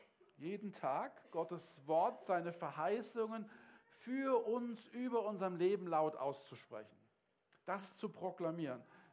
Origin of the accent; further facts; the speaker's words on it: Germany; Ein Beispiel aus unserer Geschichte als Deutsche.